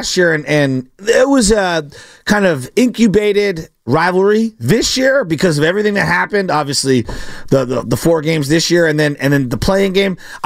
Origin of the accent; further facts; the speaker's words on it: Boston, Massachusetts, United States; I'm from Boston, and I root for the Giants now, but originally I was a Red Sox fan.